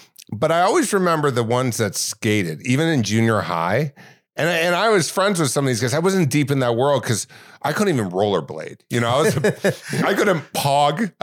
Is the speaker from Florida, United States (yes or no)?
no; Laguna Hills, California, United States; I grew up in Nelly Gale Ranch, and I want to say in Laguna Hills.